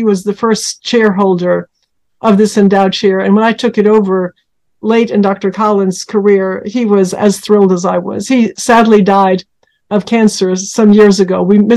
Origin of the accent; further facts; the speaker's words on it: Norway; also born or lived in United States; I was born in the United States to my Norwegian parents, who moved back to Norway when I was a kid. So I grew up bilingual and spent many of my formative years in Norway, where I still have close family.